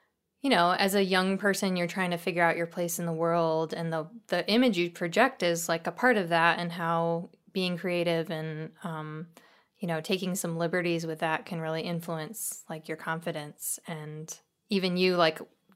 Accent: New York, United States; I'm originally from Western New York, like about an hour from Niagara Falls.

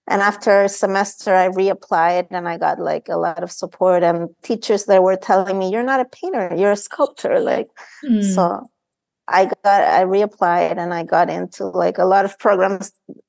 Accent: Chile; I grew up in Chile, and, you know, I mean, I was always artistically inclined.

